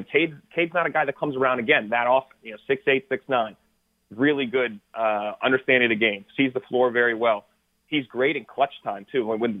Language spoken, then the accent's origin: English; Pittsburgh, Pennsylvania, United States; because growing up in Pittsburgh, I would have bet 10 grand you guys asked that question.